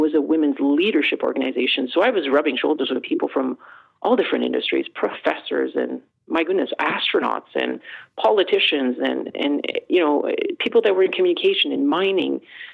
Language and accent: English; Canada; when I say that I come from Canada, people's eyes light up.